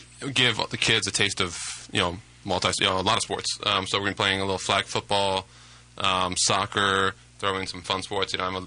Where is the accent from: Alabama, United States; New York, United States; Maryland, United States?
Maryland, United States; Yeah, well, I grew up outside Baltimore and playing basketball since, you know, third, fourth grade